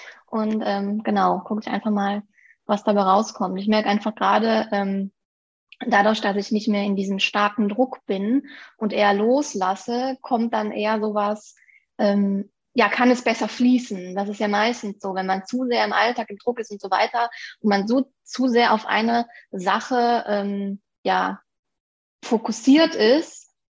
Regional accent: Aachen, North Rhine-Westphalia, Germany; bin 29 Jahre alt, komme aus den schönen Aachen

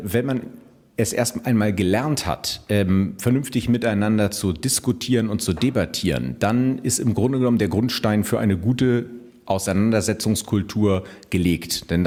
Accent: Brazil; Ich habe auch einen Migrationshintergrund. Ich bin Brasilianer und fühle mich ganz gut integriert.

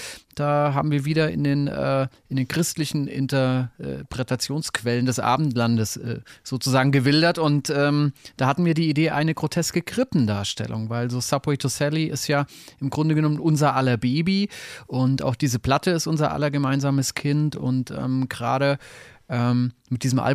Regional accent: Bavaria, Germany; du als Regensburger und ich als Franke

